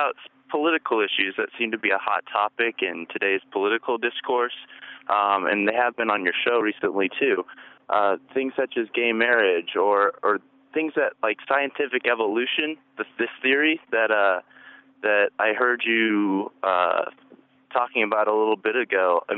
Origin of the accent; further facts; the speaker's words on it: Lincoln, Nebraska, United States; I'm from Lincoln. I'm a student here at the university.